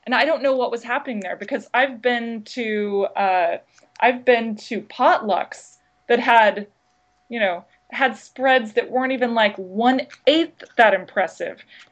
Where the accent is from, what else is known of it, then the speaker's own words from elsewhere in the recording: Austin, Texas, United States; and I'm from Austin, which is the home of bats.